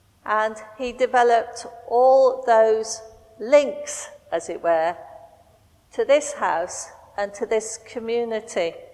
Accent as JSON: {"language": "English", "region": "Yorkshire and the Humber", "country": "United Kingdom", "moved": "yes", "lives_now": "London, United Kingdom", "said": "I came from Yorkshire to live near London, and for a long, long time, Yorkshire was my home"}